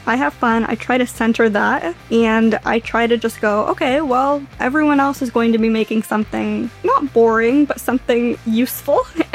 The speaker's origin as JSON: {"language": "English", "town": "San Diego", "region": "California", "country": "United States", "said": "Second, I'm from San Diego, California."}